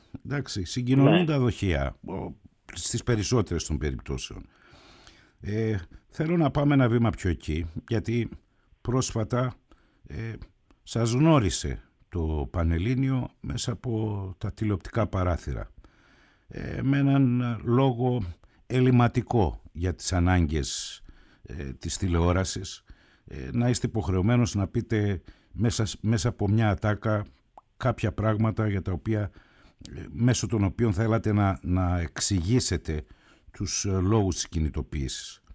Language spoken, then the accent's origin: Greek; Greece; είμαστε ξύπνοι ως Έλληνες